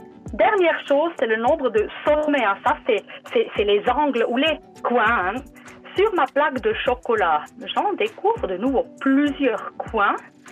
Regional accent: Switzerland; vu que je suis suissesse

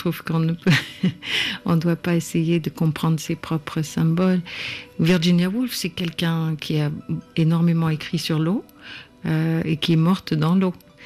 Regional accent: Calgary, Alberta, Canada; born there; ma ville natale de Calgary, dont le nom signifie l'eau limpide et coulante.

